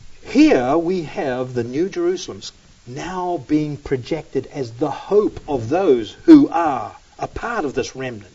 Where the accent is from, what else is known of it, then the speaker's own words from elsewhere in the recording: Auckland, New Zealand; When I was a Christian growing up in Auckland, New Zealand